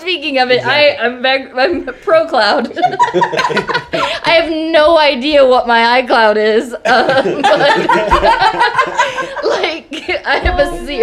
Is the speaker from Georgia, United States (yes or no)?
no; New Carlisle, Ohio, United States; New Carlisle, Ohio.